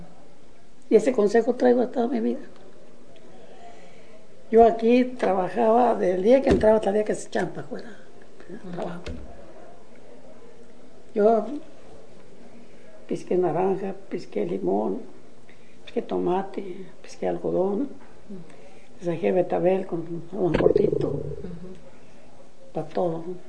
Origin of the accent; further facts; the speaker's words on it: Uxlán, Zacatecas, Mexico; born there; Nací en Uxlán, Zacatecas.